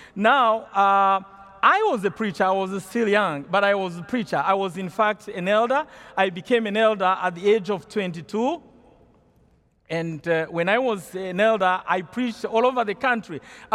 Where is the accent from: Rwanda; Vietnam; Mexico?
Rwanda; English is a second language; now in United States; As they told you, I come from Wima in California, where I teach in the Department of Theology. But originally, I come from Rwanda, a very small country in East Central Africa.